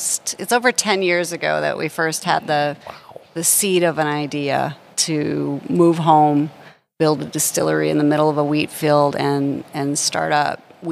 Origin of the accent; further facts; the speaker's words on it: Hallock, Minnesota, United States; I was a city girl. I grew up in Hallock.